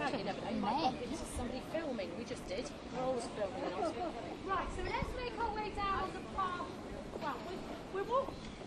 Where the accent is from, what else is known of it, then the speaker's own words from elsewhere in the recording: England, United Kingdom; We're all English.